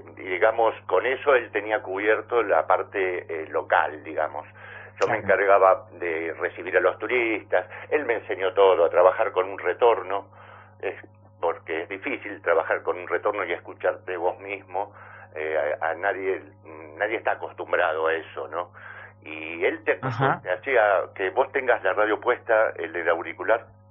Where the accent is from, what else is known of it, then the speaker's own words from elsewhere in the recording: La Plata, Buenos Aires Province, Argentina; now in Pinamar, Argentina; Yo soy de La Plata original, pero hace 30 años